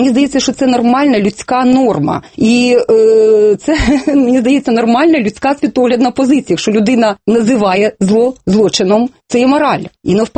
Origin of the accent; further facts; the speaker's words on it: Eastern Ukraine, Ukraine; born there; Я східна, народилася на Східній Україні. Дід мій, прадід, всі жили в Києві.